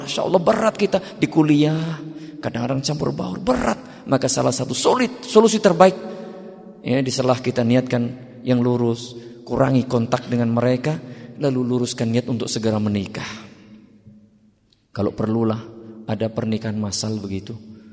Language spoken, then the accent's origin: Indonesian; Wonogiri, Central Java, Indonesia; perselingkuhan terjadi di daerah saya, asal saya dari Wonogiri.